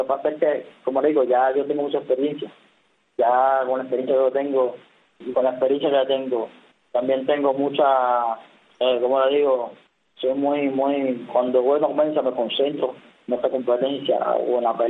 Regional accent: Cuba; ya yo vine de Cuba

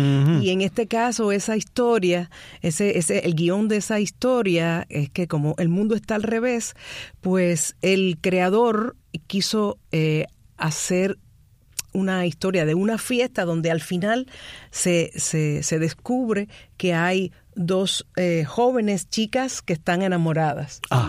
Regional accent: Havana, Cuba; Yo soy habanera del Vedado, cerca, uh-huh, del Hotel Riviera. Yo nací en Maternidad Obrera en Marianao, pero mis padres vivían en el Vedado, así que soy del Vedado.

